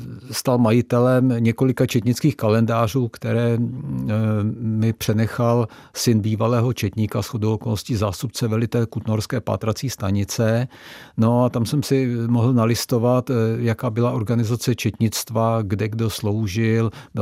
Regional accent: Kutná Hora, Central Bohemian Region, Czechia; že pocházím, jak jste zmínila, z Kutné Hory, historické město

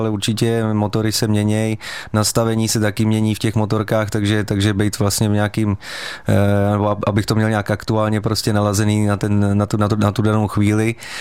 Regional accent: Pardubice, Pardubice Region, Czechia; já tím, že jsem Čech a ještě k tomu Pardubák, nebo jsem začínal v tom klubu v Pardubicích od malinka

